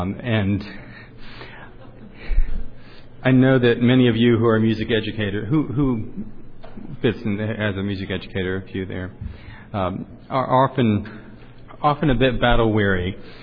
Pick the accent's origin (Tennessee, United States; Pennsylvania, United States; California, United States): Tennessee, United States; Franklin; I'm from Franklin, Tennessee.